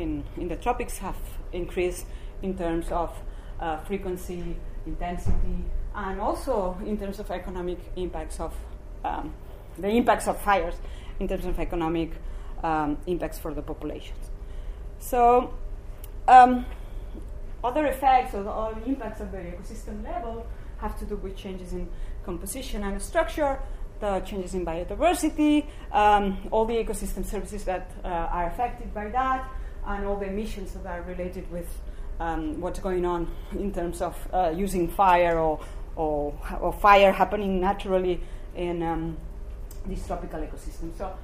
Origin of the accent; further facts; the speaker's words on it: Barcelona, Catalonia, Spain; I've never worked with fire before, even if I come from Barcelona and in the Mediterranean is a typical fire region.